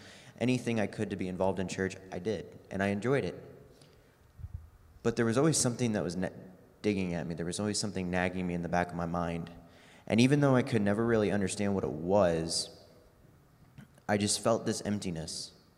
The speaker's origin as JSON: {"language": "English", "town": "St. Charles", "region": "Missouri", "country": "United States", "tie": "born or raised there", "said": "I was adopted at 5 months old. And I grew up in St. Charles, Missouri, same house. They have not moved."}